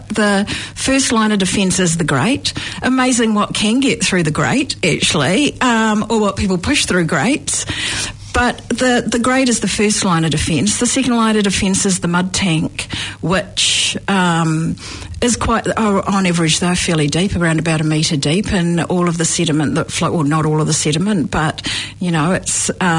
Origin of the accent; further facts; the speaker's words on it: Canterbury, New Zealand; now in Dunedin, New Zealand; So I've lived in Dunedin now 25 years. I came from Canterbury. I grew up near the Ashburton River